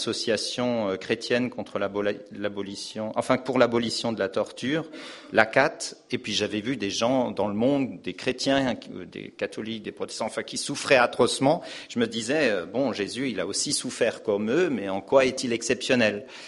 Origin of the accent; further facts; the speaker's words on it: Grand Est, France; je suis originaire d'Alsace. Je suis issu d'une famille dont mes parents n'étaient pas chrétiens. Ma mère était luthérienne non pratiquante et mon père catholique non pratiquant.